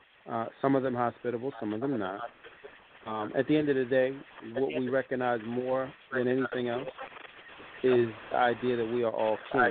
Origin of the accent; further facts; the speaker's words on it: Philadelphia, Pennsylvania, United States; oh, wow, you're from Philly, I'm from Philly too.